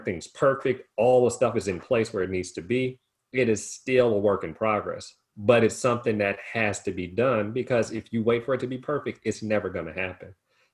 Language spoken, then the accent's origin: English; Louisiana, United States; born and raised in Southern Louisiana, home of Louisiana to be exact.